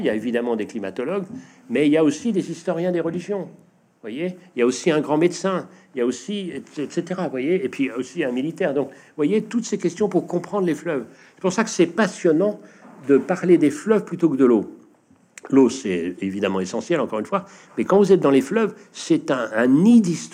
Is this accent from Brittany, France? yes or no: yes; Brittany, France; Des marées qui, chez nous, en Bretagne Nord, sont très fortes